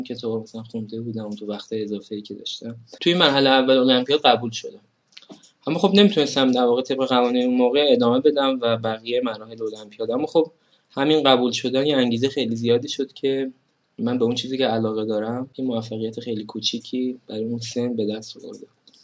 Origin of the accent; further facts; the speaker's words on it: Tehran, Tehran Province, Iran; سلام، من اهل تهرانم